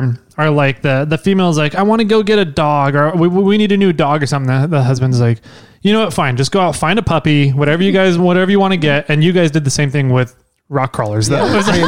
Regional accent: Tulare, California, United States; also born or lived in Visalia; I grew up in Tulare County, in Tulare and Visalia. It's right in the middle of agricultural world, pretty much right there.

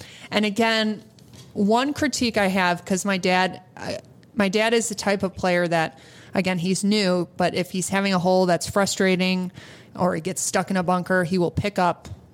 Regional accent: Rochester, New York, United States; I was just in Rochester. I'm born and raised in Rochester, and my kids are going to camp there this summer in New York.

